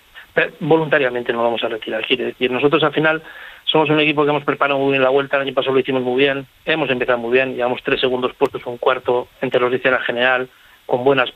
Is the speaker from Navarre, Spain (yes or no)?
yes; Navarre, Spain; Encima acabo de pasar por casa, yo soy navarro, y he pasado por Navarra